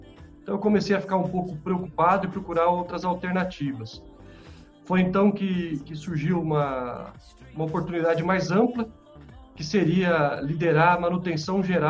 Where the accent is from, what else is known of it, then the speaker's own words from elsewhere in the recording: São Paulo, Brazil; moved away as an adult; now in Assis, Brazil; Eu sou natural de São Paulo, onde vivi até os 28 anos de idade, quando me casei com a minha esposa Fabiane, e resolvemos construir a nossa família na cidade de Assis.